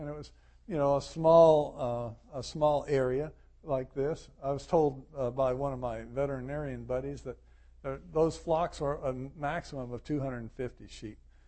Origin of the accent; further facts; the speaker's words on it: Silver City, New Mexico, United States; in Silver City, New Mexico, where I was raised in the Episcopal Church of the Good Shepherd.